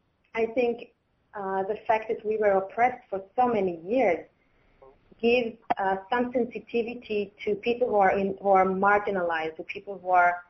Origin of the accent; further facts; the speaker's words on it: Israel; I'm coming from Israel, and Israel itself and the whole region, as everybody knows, is quite messy.